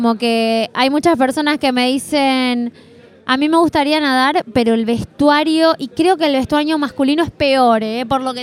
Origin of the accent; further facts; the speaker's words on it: Buenos Aires, Argentina; yo soy una porteña muy rara porque no grito y duermo la siesta.